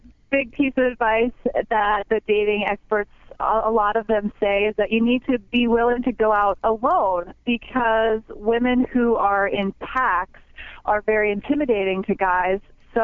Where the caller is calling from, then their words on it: Brooklyn, New York, United States; I'm calling you from beautiful, sunny Brooklyn, New York.